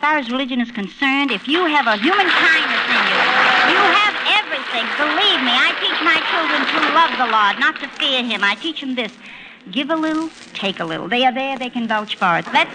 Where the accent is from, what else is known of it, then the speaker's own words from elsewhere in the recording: Massachusetts, United States; I come from Massachusetts, and we are very upset about it.